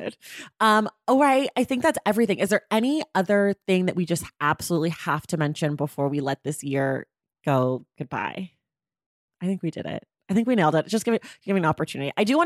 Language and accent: English; Oakland, California, United States; And I'm from Oakland, so I've been familiar with the story.